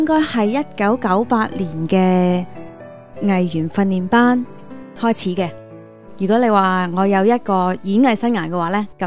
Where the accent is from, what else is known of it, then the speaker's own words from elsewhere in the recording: Hong Kong; 好彩真的我在香港成长，香港有9年免费的教育，所以我很幸运我可以继续读书